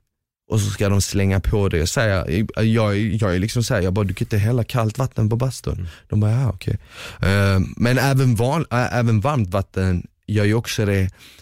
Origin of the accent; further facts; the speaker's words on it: Finland; jag är ändå finne.